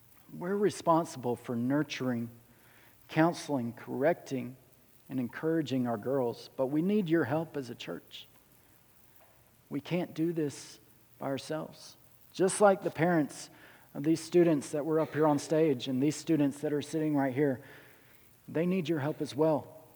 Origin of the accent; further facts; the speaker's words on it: Alabama, United States; And it's possible, I'm from Alabama.